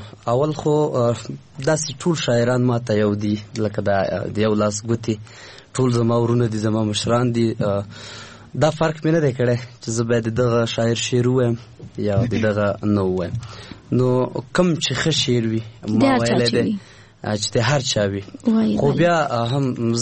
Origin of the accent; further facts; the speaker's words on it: Paktia, Afghanistan; د پکتیا ولایت می پکتیا او ولسوالی زازیاریو